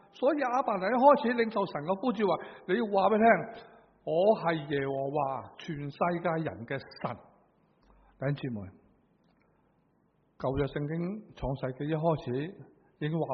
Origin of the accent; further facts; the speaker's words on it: China; 我们中国人有个说话，知其然就不知其所以然。